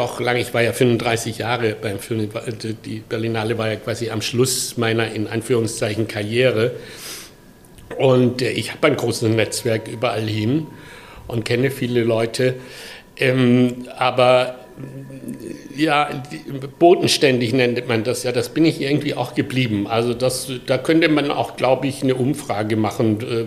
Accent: Baden-Württemberg, Germany; also ich komme aus Süddeutschland, im Dorf nahe Pforzheim. Und 1948 geboren

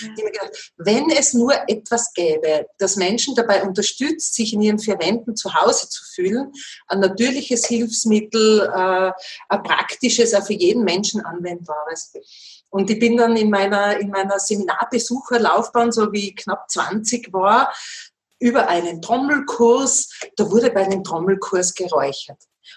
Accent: Styria, Austria; von Kindheit an in der Steiermark. Ich bin in der Steiermark geboren.

